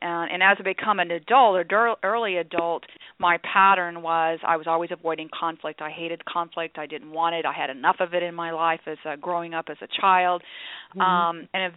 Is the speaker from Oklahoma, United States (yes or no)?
no; Texas, United States; Well, I did grow up in on the border of Mexico, in the very southern tip of Texas. It's known as the Rio Grande Valley there.